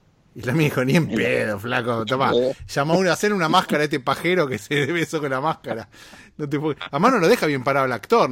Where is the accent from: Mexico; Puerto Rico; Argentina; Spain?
Argentina; en mi país, en Argentina